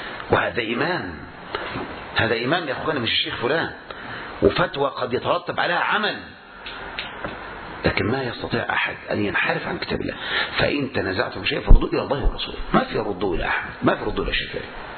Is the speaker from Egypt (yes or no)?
yes; Egypt; لكن عندنا في مصر والبلاد الأخرى، يأتون ببعض الناس يؤجرونهم فيقرون حول المقبرة